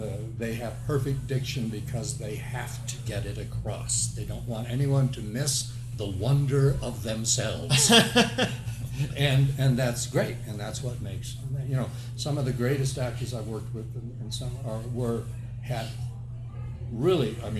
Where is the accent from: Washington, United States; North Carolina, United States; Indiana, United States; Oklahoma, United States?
Washington, United States; Walla Walla; I grew up, my parents started the little theater in the town that I grew up in Walla Walla, Washington.